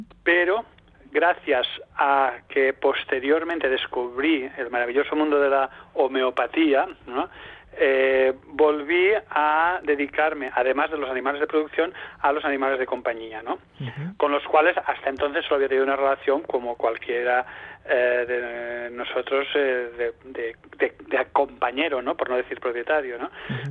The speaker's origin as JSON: {"language": "Spanish", "town": "Tortosa", "region": "Catalonia", "country": "Spain", "lives_now": "Barcelona, Spain", "said": "Yo, aunque actualmente resido en Barcelona capital, vengo de Tortosa, del sur de Cataluña, de un medio rural"}